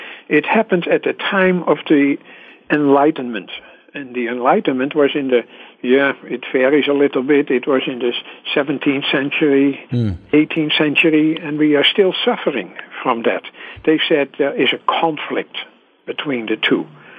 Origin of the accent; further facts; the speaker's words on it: Netherlands; I am from Holland, so I'm a little biased.